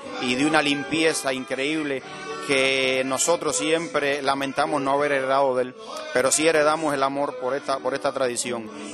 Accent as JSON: {"language": "Spanish", "town": "Melena del Sur", "region": "Mayabeque", "country": "Cuba", "tie": "born there", "said": "Nací en Melena del Sur, en un bateicito rural, un caserío de campo que se llama Ojo de Agua, entre los límites entre Melena del Sur y Guines, hoy provincia de Mayabeque."}